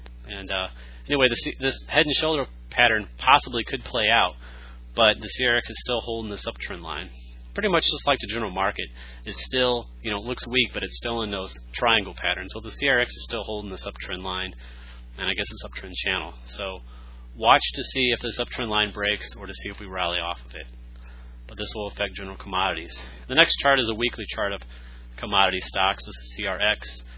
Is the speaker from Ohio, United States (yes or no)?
no; St. Louis, Missouri, United States; I'm from the St. Louis area, and so I'm kind of a Kurt Warner fan.